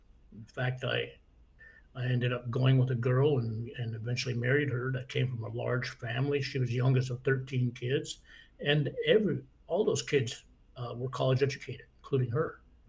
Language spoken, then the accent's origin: English; Great Falls, Montana, United States; You know, even after I returned to my hometown in Great Falls, Montana, it was a big deal for me to see an Indian waitress working in a cafe.